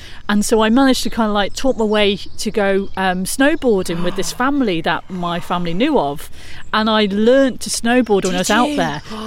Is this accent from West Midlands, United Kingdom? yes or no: yes; Coventry, West Midlands, United Kingdom; I remember where I grew up in Coventry